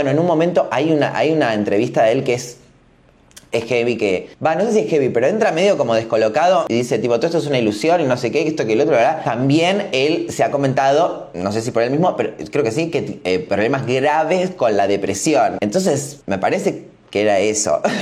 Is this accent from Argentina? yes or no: yes; Argentina; Pero bueno, somos argentinos, es nuestra idiosincrasia.